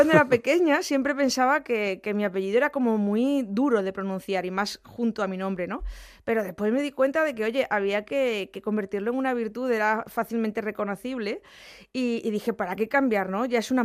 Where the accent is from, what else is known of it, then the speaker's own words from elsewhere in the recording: Andalusia, Spain; ya no solo hablar de mi pueblo, obviamente, los pedroches, ¿cómo son?